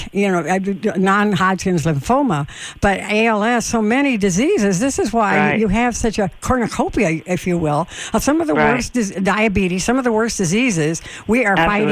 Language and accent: English; Illinois, United States; I'm thinking of Illinois. That's my home state originally.